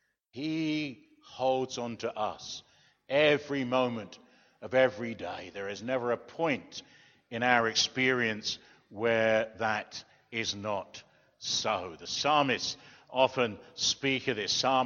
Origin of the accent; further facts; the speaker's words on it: England, United Kingdom; I'm typically English 3 or 4 or 5 times over. You know, we don't do that sort of thing.